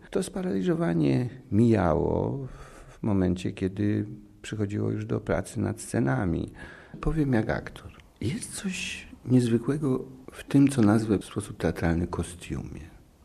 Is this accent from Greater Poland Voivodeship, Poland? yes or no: no; Alwernia, Lesser Poland, Poland; urodziłem się w Alvernii, 200-300 metrów od mojego domu, klasztor ojców Bernardynów.